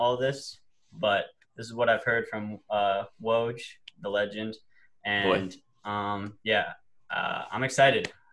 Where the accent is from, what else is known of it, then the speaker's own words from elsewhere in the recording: Michigan, United States; I'm from Michigan.